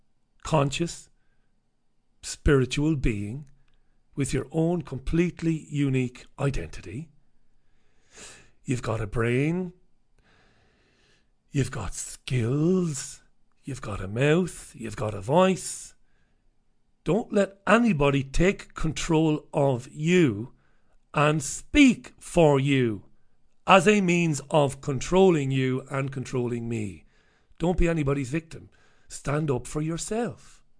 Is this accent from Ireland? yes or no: yes; Ireland; now in United Kingdom; as an Irishman, because of what the Crown did to my country over the years and to my grandpappy and my great-grandpappy